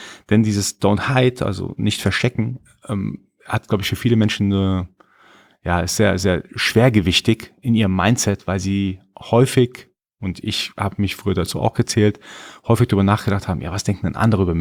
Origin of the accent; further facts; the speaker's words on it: Iran; born there; first language Persian; German is a second language; ich bin gebürtiger Iraner, ich spreche Farsi, also Persisch.